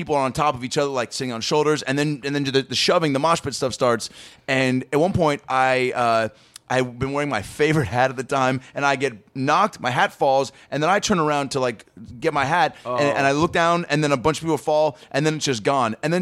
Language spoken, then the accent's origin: English; Seattle, Washington, United States; I'm Bumbershooting in my hometown of Seattle.